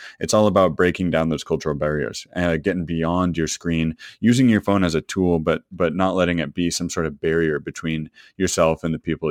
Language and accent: English; Edmonds, Washington, United States; I've been here in Edmonds, my hometown, in near Seattle for 2 months